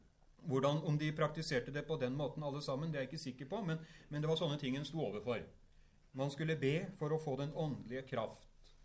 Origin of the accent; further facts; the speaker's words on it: Horten, Vestfold, Norway; Jeg vokste opp rett utenfor Horten i den tiden